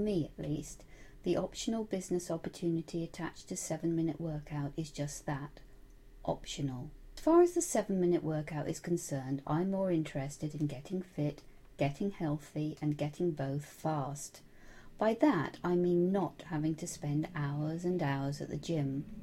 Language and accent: English; England, United Kingdom; Perhaps it's because I'm from England